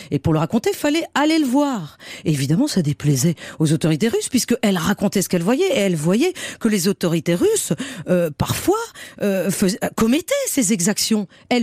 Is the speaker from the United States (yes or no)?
no; France